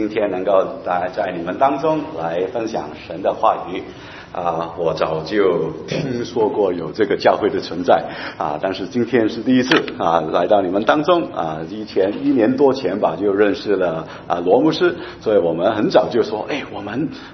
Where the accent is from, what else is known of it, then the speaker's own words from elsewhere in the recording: Hong Kong; born there; 因为我是跟家谱的我在香港出生的跟家谱，所以我这一辈的都叫名的。